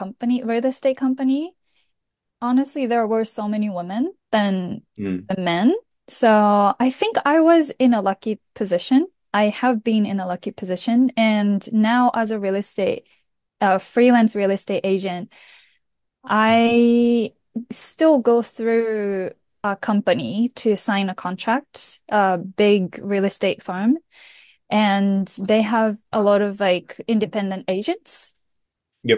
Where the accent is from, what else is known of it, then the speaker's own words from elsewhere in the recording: Nagasaki, Japan; born there; English is a second language; also born or lived in Canada; I am Japanese. And I was born in Nagasaki in Japan, and I went to Canada to study English for a year and a half.